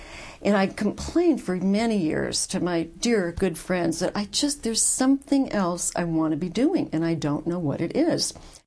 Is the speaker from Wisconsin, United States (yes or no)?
no; Santa Monica, California, United States; Well, I grew up in Santa Monica, California, as the daughter of jewelers.